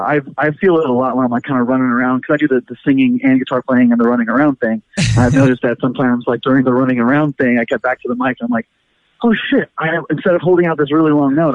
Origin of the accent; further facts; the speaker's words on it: San Francisco, California, United States; I mean, we're from San Francisco and we draw more in like probably 15 different cities across the country than we do in our hometown.